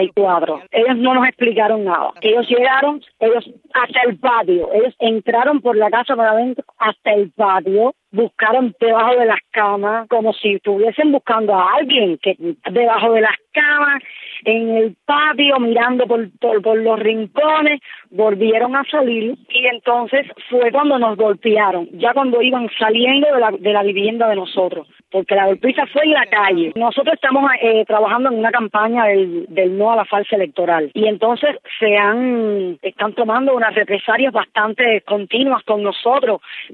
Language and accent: Spanish; Cuba; nosotros somos cubanos, nosotros somos ciudadanos cubanos